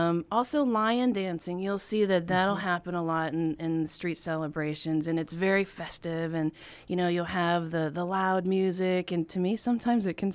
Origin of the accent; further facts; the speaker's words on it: United States; But for me, growing up in the States, I never understood it.